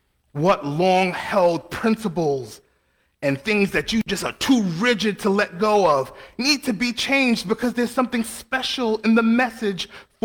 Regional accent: New York, United States; accent: New York; And I spoke with my New York accent, and I said, yo, every fourth word, would you hear the message? Well, I know my New York people in the back would.

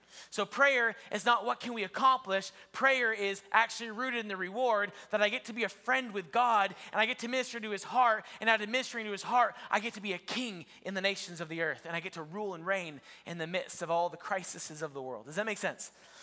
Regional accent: Ohio, United States; You know, I remember growing up in Ohio, actually, in a portion of my life in Ohio, we had a garage

